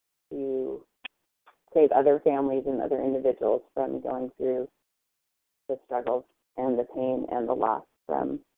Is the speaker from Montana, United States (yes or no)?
no; Utah, United States; I'm from a family of 10 children. I grew up in Utah